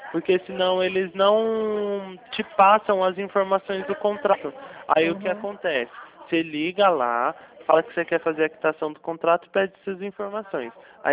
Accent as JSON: {"language": "Portuguese", "region": "São Paulo", "country": "Brazil", "said": "eu sou do interior de São Paulo, tá?"}